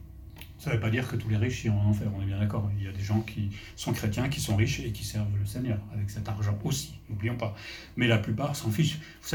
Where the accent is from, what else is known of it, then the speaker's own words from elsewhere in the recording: France; Je suis un Français, donc je sais de quoi je parle